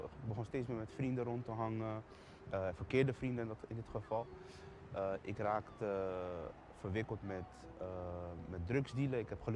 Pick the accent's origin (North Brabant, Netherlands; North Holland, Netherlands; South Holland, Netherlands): South Holland, Netherlands; The Hague; Ik kom uit Den Haag. Ik heb een goede jeugd gehad.